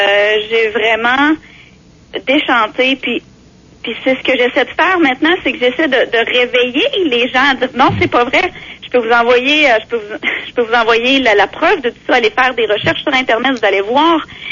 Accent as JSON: {"language": "French", "region": "Quebec", "country": "Canada", "said": "c'est des choses qu'en tant que Québécois, on n'est pas habitué à faire."}